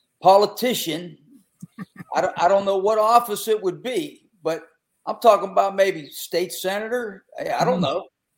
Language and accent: English; Pennsylvania, United States; Like, you know, I grew up in Western PA. You know, both my grandfathers were coal miners. My whole family's nothing but blue collar. I worked in the steel mill growing up in the summertime.